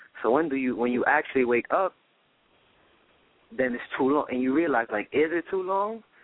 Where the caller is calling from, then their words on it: Brooklyn, New York, United States; I'm from Brooklyn.